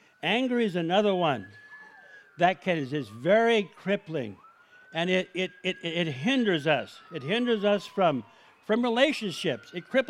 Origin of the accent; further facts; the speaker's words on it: Honduras; We lived in Honduras. I grew up in Honduras, and it was a very formative time of my life.